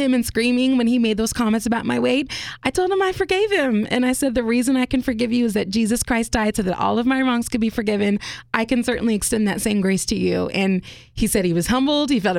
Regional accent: Sacramento, California, United States; now in Nashville, United States; Yeah, born and raised in Sacramento. It was called Citrus Heights and was there my entire life until I moved to Nashville to go to college.

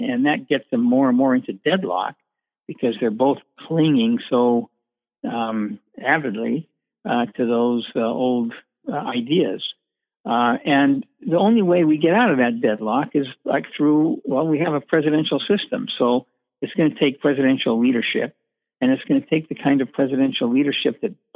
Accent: Washington, United States; I grew up in Washington State, not a lot of history there

